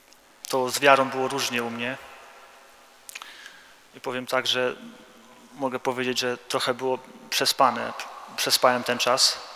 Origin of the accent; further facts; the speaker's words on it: Subcarpathian Voivodeship, Poland; Pochodzę z Podkarpacia, okolice Rzeszowa.